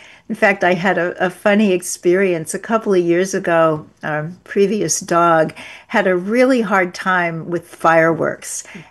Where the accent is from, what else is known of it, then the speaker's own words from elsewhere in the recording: Kansas City, Missouri, United States; at a livestock and horse show in Kansas City, my hometown.